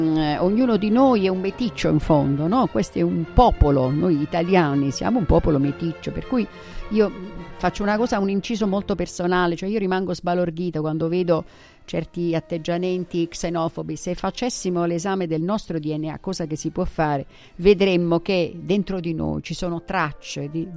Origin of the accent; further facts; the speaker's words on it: Taranto, Apulia, Italy; born there; lui era stato a Taranto, io sono nata a Taranto